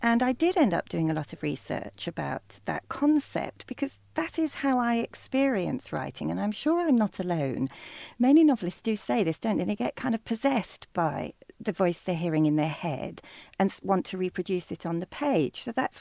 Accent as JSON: {"language": "English", "region": "Yorkshire and the Humber", "country": "United Kingdom", "lives_now": "London, United Kingdom", "said": "I was thinking of myself coming to London as a nanny, and I was from Yorkshire, so also from a rural place"}